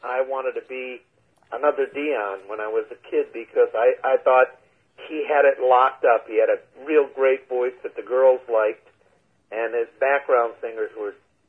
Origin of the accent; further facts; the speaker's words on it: Bronx, New York, United States; Exactly. I was born, I grew up in Pelham Bay area, you know. I was there till I was 11 years old.